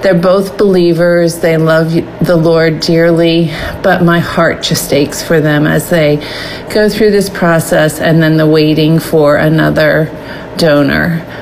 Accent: Hershey, Pennsylvania, United States; I am from Hershey, Pennsylvania.

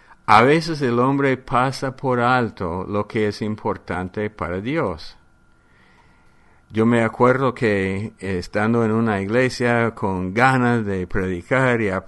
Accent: United States; por ejemplo, en mi país de Estados Unidos, han encontrado los huesos de gigantes

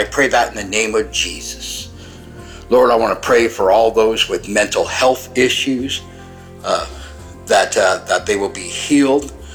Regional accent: Salem, Oregon, United States; I am from Salem, Oregon.

